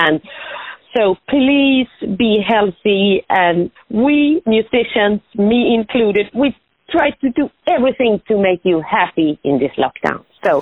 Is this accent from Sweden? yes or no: yes; Sweden; I'm originally from Sweden. I'm a jazz musician.